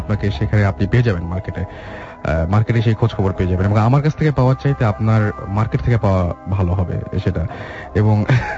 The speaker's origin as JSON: {"language": "Bangla", "town": "Bagerhat", "region": "Khulna Division", "country": "Bangladesh", "tie": "born or raised there", "said": "আমার বাড়ি বাগেরহাট সদরেই অবস্থিত"}